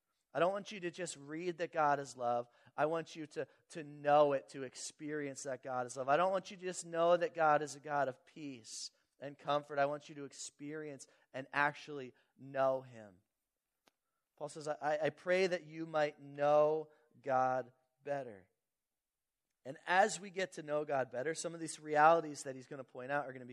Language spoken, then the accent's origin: English; Philadelphia, Pennsylvania, United States; They should win, but we're from Philadelphia. We can lose at any time, right?